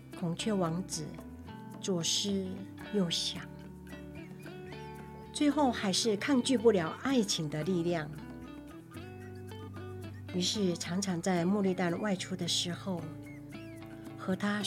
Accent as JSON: {"language": "Chinese", "town": "Daniao Village", "region": "Taitung County", "country": "Taiwan", "said": "大家好，我是来自台东大鸟村排湾族的"}